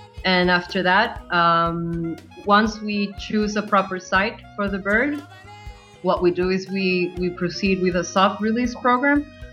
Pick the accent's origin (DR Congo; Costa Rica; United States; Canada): Costa Rica; I'm from Costa Rica.